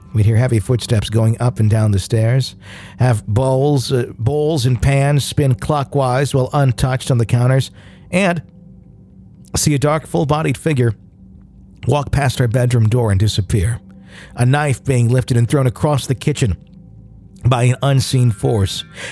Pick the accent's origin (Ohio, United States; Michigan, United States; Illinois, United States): Ohio, United States; born there; now in Massachusetts, United States